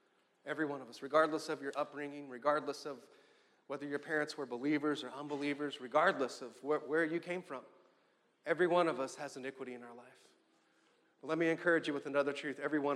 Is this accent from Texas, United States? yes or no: yes; Amarillo, Texas, United States; also born or lived in Abilene, United States / Brownsville, United States; I grew up in Amarillo, Texas, in the Texas Panhandle. And then from there, I moved to Abilene, Texas, and West Central Texas, where I met my beautiful wife